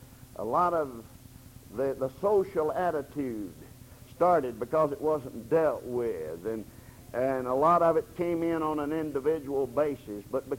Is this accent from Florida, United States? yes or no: no; Florence, Alabama, United States; The church I was raised in Florence, Alabama, has been in the liberal camp since the late 50s, early 60s.